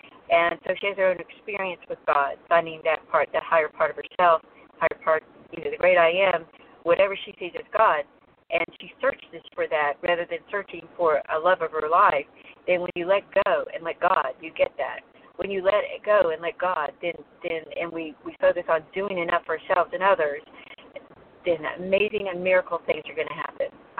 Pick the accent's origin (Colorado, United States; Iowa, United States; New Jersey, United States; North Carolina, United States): North Carolina, United States; now in South Florida, United States; I came from North Carolina and I live in South Florida.